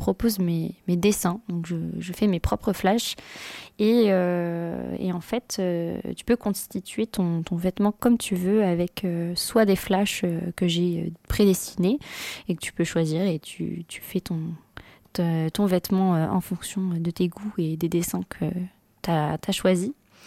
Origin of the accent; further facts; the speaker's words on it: Bordeaux, Nouvelle-Aquitaine, France; je suis de Bordeaux depuis que je suis toute petite, depuis mes 2 ans, et j'ai évolué dans Bordeaux et j'ai vu l'évolution.